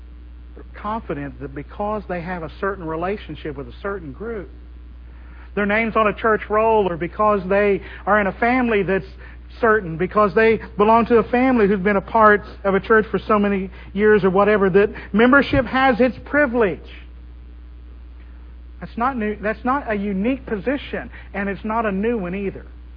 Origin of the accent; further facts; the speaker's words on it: Oklahoma, United States; Now, I was from Oklahoma.